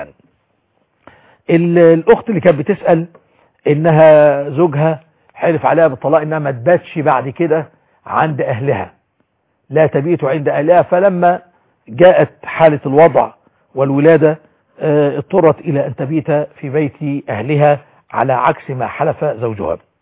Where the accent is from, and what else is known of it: Egypt